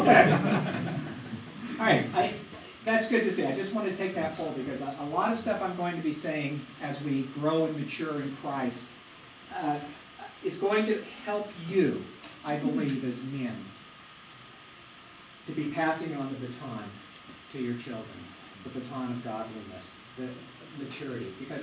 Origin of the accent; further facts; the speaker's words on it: Lakewood, California, United States; He's from Santa Ana, I'm from Lakewood, so we drove up from there.